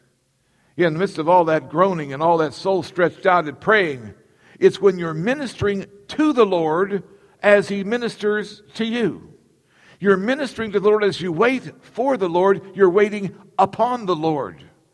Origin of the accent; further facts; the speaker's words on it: Wales, United Kingdom; I know because I'm Welsh and I studied my history.